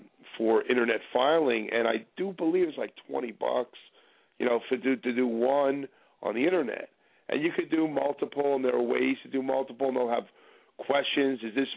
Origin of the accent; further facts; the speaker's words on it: New York, United States; now in Philadelphia, United States; I'm from New York, but I've been doing it out of Philly.